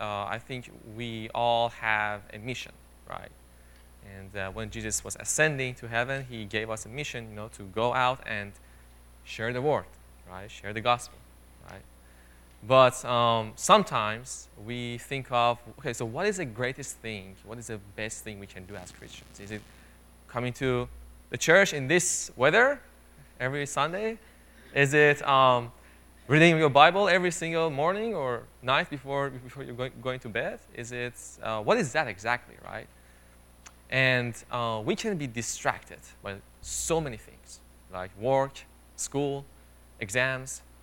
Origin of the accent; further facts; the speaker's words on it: Iran; English is a second language; moved away as an adult; now in United States; So you might have noticed in my accent, I'm not from here, of course, right? I'm from Iran, or the correct pronunciation is Iran, and I came here January 22, and to study biology